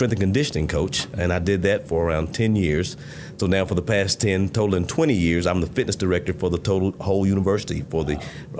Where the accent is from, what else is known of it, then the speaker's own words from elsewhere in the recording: Lafayette, Georgia, United States; now in Nashville, United States; No, I grew up in a place called Lafayette, Georgia, which is about 35 miles south of Chattanooga, Tennessee.